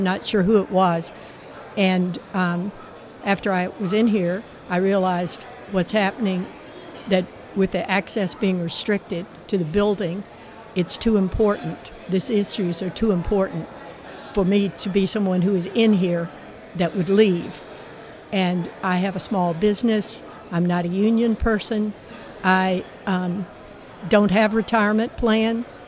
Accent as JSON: {"language": "English", "town": "Stevens Point", "region": "Wisconsin", "country": "United States", "said": "I'm from Stevens Point, Wisconsin, 120 miles north of here."}